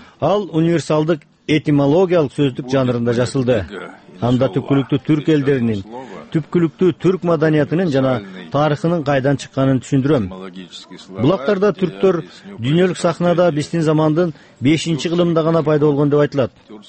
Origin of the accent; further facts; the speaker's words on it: Kazakhstan; Мен казакмын, орусча жазам.